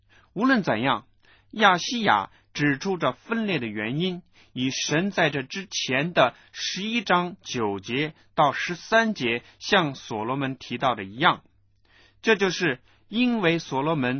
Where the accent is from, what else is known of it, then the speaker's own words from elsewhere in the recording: China; 就是像我们中国人常常讲的常有灯光，象征着传宗接代